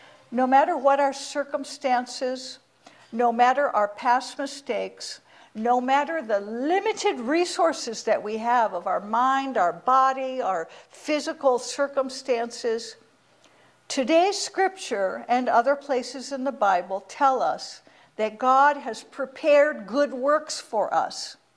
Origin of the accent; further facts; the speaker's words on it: Japan; where I grew up in Japan